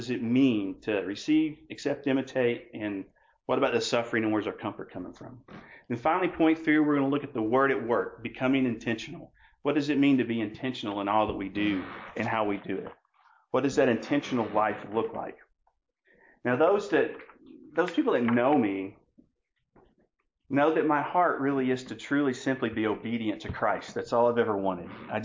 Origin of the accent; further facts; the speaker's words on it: Tennessee, United States; accent: Southern; I grew up in East Tennessee, a little place between halfway between Chattanooga and Knoxville. It's taken me 40 something years, I think, to get rid of a Southern accent, but it's still not gone.